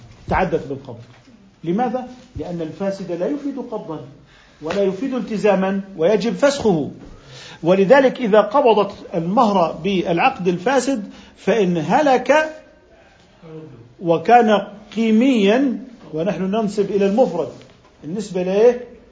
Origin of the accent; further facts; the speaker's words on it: Jordan